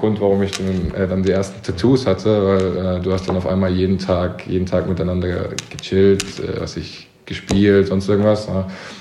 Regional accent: Karlsruhe, Baden-Württemberg, Germany; hatte ich dann doch viel Zeit in Karlsruhe in meiner Heimat

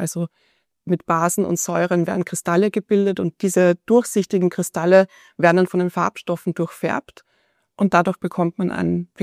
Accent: Austria; also born or lived in Vienna / Italy; Ja, ich bin in Wien geboren und größtenteils in Österreich aufgewachsen, mit einer Ausnahme, einem Jahr in Italien.

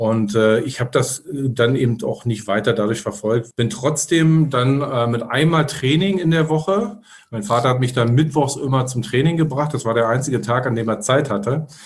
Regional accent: East Berlin, Berlin, Germany; wir kommen aus Ostberlin. Ich bin in Ostberlin 1977, boah, schon lange her, aber ist so immer so, geboren

